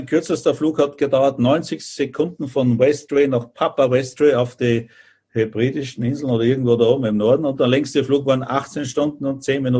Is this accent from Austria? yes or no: yes; Austria; ich bin Österreicher, ne? Praktizierender Österreicher.